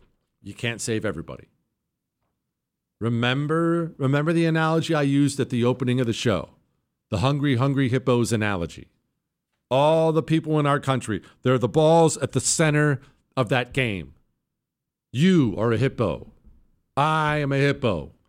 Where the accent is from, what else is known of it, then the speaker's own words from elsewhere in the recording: Montana, United States; as I said before, I grew up in Montana, and winter sports are just part of it up there.